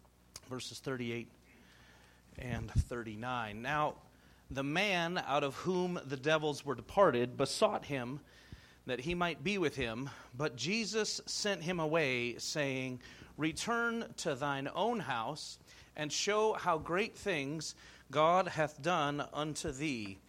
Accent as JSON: {"language": "English", "town": "Jeffersonville", "region": "Indiana", "country": "United States", "said": "I'm from the Jeffersonville area."}